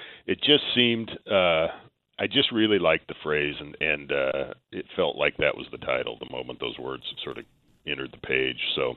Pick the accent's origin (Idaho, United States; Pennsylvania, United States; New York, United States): Idaho, United States; Gooding; Well, I grew up in Gooding, small town about 30 miles from Twin Falls